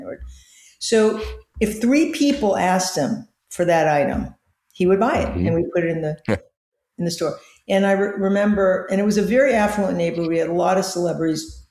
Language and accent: English; Hoboken, New Jersey, United States; born there; also born or lived in Long Island / Los Angeles; Well, I was born in Hoboken. My parents moved from Hoboken to Long Island and opened up small Italian delicatessens. And then when they moved to Los Angeles in 1968